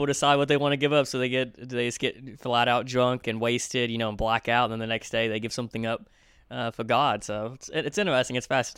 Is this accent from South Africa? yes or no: no; Natchitoches, Louisiana, United States; So I've been to Mardi Gras where I'm from, Louisiana. I'm from Northwest Louisiana.